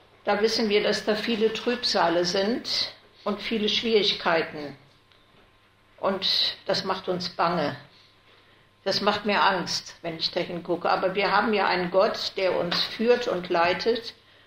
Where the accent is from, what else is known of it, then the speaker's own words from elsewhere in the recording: Cologne, North Rhine-Westphalia, Germany; born there; Und jetzt Köln liegt mir sehr am Herzen, weil da meine Wurzeln sind. Ich bin ja in Köln geboren, allerdings nicht hier in der Kalkergegend, also wirklich im Zentrum auf der Lütticher Straße.